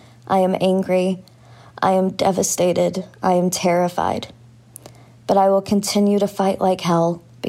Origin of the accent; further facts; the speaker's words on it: Texas, United States; I'm from Texas.